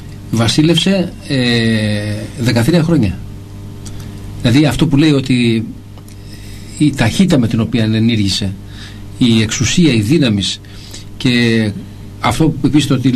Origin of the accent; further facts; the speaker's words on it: Greece; πραγματικά αισθανόμαστε μεγάλη χαρά και δέος σαν Έλληνες, γιατί είναι γεγονότα τα οποία διαδραματίστηκαν στα μέρη της Ελλάδος